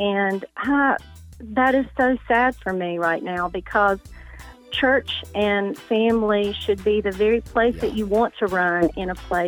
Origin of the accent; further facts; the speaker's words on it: China Grove, North Carolina, United States; Well, as you said, I am from North Carolina, and a small town, in fact, China Grove.